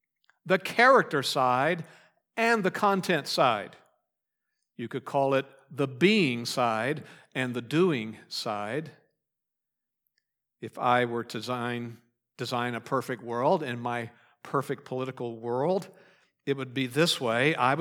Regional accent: United States; I am thankful to be an American. But being an American is not my ultimate identity.

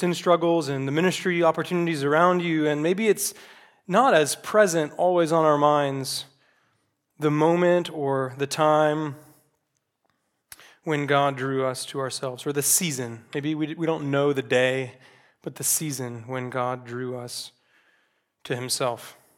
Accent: the South, United States; Growing up in the South, I'd hear people say, some of my extended family, they would commonly say, well, I love the Lord.

